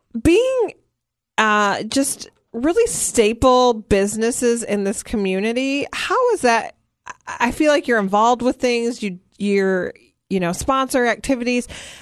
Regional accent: Michigan, United States; I grew up, we had a lake house that was on a well growing up in Michigan

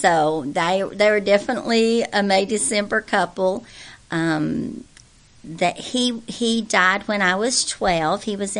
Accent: Cookeville, Tennessee, United States; I was actually born and raised in Cookeville, Tennessee. My parents were both born in Cookeville, so we're from a long line of Cookevillians.

